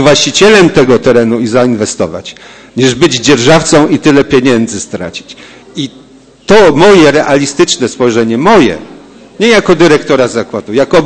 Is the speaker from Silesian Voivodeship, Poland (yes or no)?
no; Poznań, Greater Poland Voivodeship, Poland; Jestem tego nauczony, jako chociażby poznaniak.